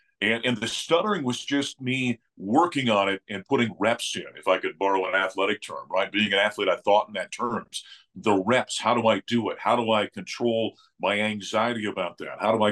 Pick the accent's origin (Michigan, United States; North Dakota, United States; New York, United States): North Dakota, United States; No, I'm not. I'm from North Dakota.